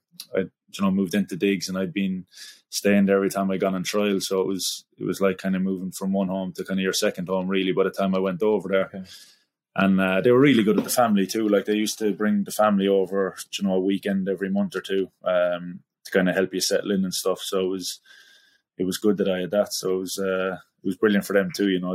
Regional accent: Cork, Munster, Ireland; I think, like, being from Cork and growing up in Cork, like, it's a very sporting county.

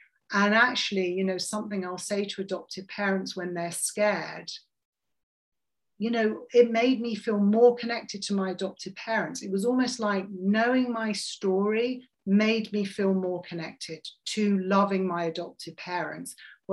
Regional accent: England, United Kingdom; now in New Jersey, United States; He's Italian, I'm English. We were living in New Jersey, 1 hour away from each other.

